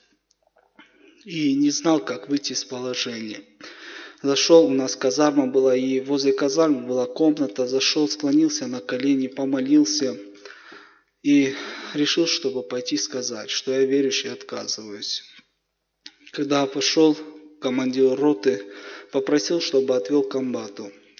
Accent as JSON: {"language": "Russian", "region": "Nagorno-Karabakh", "country": "Azerbaijan", "tie": "born or raised there", "said": "И я как из Карабахского, там родился, вырос. И у нас в школах уже учат к военному."}